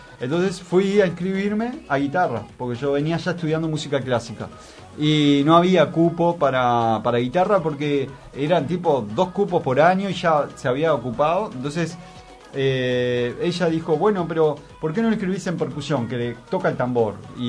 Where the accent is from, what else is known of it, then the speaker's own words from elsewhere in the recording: Buenos Aires, Argentina; born there; porque yo nací en Palermo, entonces ya desde bebé empecé a escuchar los tambores